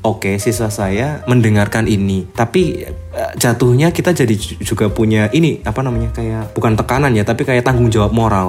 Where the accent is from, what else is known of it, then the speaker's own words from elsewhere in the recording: Semarang, Central Java, Indonesia; saya dari Semarang